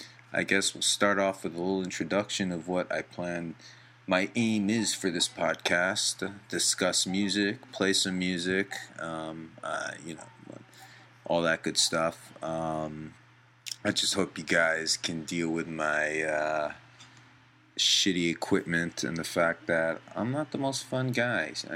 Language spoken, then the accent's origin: English; New York, United States; of course, I'm a New Yorker, so the good old Rangers are heading to the Stanley Cup